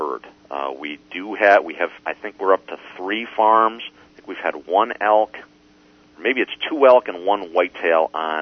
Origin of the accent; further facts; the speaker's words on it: Wisconsin, United States; I'm from Wisconsin. I grew up hunting there, old school